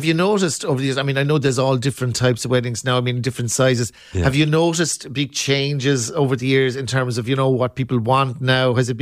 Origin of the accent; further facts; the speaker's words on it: Cork, Munster, Ireland; I mean, I'm from Cork myself, but beautiful parts of the world.